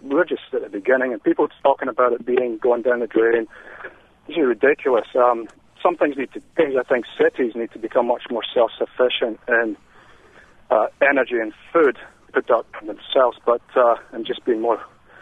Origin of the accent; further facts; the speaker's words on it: United Kingdom; now in Burlington, United States; I'm from Europe, and I'm from Great Britain.